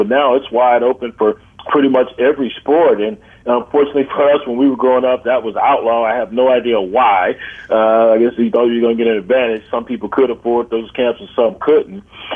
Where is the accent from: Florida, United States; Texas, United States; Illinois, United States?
Texas, United States; And when I was growing up in West Texas, UIL wouldn't allow us to take part in football camps.